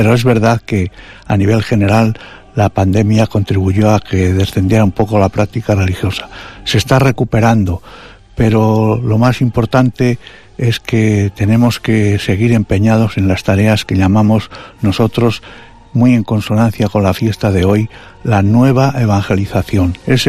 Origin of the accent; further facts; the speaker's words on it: Fuentes de Nava, Castile and León, Spain; voy al pueblo para estar con mi hermana y con mi familia y con la gente de mi pueblo natal, de Fuentes de Nava, en Palencia.